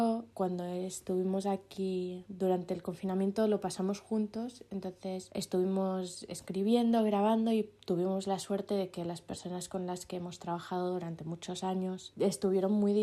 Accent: Catalonia, Spain; soy de Lampordà y estáis escuchando mi nuevo EP

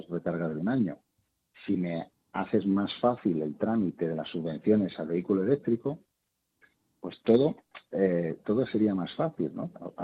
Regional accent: Santa Cristina, Castile and León, Spain; mi pueblo, Santa Cristina, en Zamora, es un pueblecito de 1000 habitantes que tiene a 2 kilómetros de una mente que es como el pueblo grande que tiene 20.000 habitantes donde haces las compras

